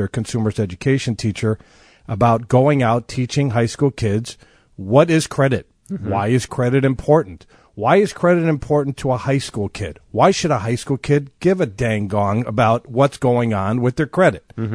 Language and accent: English; Northbrook, Illinois, United States; I'm from Northbrook.